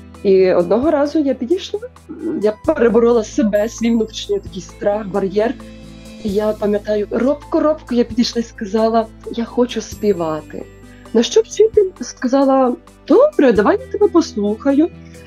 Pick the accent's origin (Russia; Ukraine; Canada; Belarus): Ukraine; Konotop, Sumy Oblast; born there; Я сама народилася в місті Конотоп, що на Сумщині. Наразі теж проживаю в місті Конотоп.